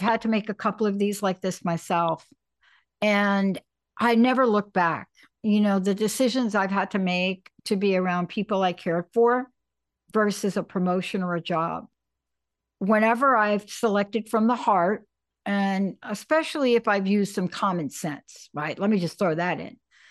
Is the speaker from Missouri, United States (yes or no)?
no; New York, United States; moved away; also born or lived in New Jersey; there's something about growing up in New York and New Jersey. Now, my family moved to the South, but I will tell you, I did not. That was never going to work out for me.